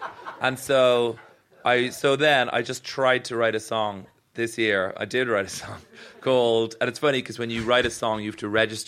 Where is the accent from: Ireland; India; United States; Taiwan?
Ireland; I am Irish, so with any laugh, there's normally 6 hours of crying that accompanies it.